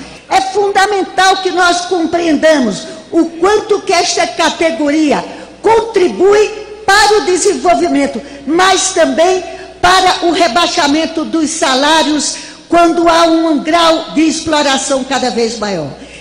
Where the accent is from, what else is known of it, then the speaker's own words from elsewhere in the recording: Minas Gerais, Brazil; como eu, mineira, registro